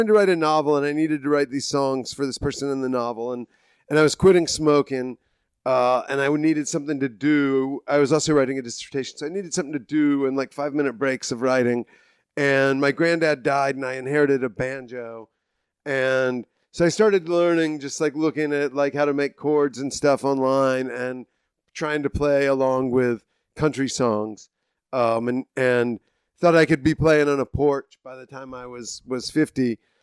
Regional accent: South Carolina, United States; moved away as an adult; also born or lived in New Mexico / Pittsburgh; now in Baltimore, United States; No, I'm not. I'm from South Carolina.

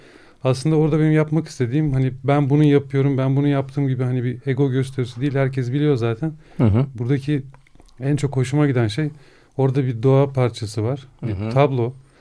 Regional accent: Safranbolu, Karabük, Turkey; Bu Safranbolu'da işte Karabük'te yaşadım. Çocukluğum orada geçti çoğunlukla.

